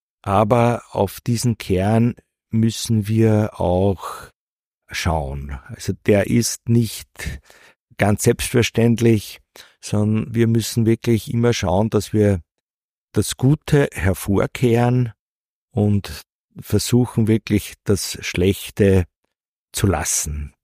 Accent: Gmunden, Upper Austria, Austria; Ich bin ja in Gmunden geboren, bin dort auch aufgewachsen, habe eigentlich nur mehr während meines Studiums dann einmal meine Heimatstadt verlassen. Ich habe in Wien studiert.

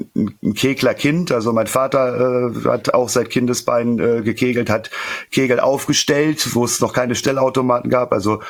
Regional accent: Northern Germany, Germany; Ich sag mal so, ich komme aus dem Norden

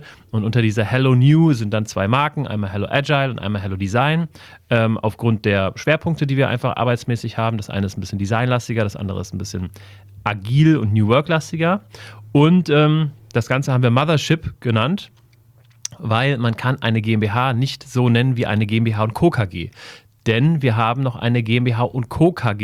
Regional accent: Wiesbaden, Hesse, Germany; born there; Ich bin in Wiesbaden geboren. Wir sitzen gerade in Wiesbaden.

